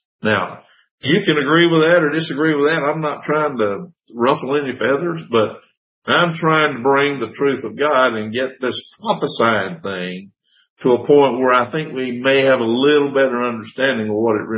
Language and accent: English; Georgia, United States; And I'm like, "Well, I'm from Georgia."